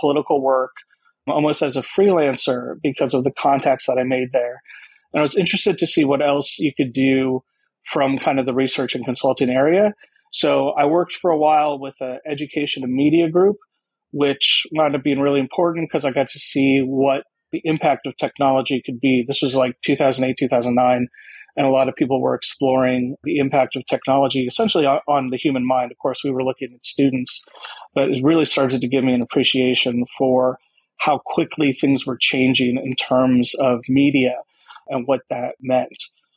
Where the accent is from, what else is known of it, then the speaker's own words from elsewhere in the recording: Kansas, United States; I grew up in Kansas, which immediately kind of made me an unusual person for this work because I was an unusual person there.